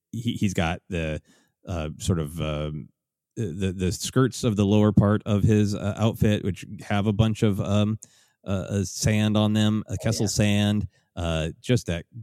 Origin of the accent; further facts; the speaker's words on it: Minnesota, United States; growing up in Minnesota, a cold place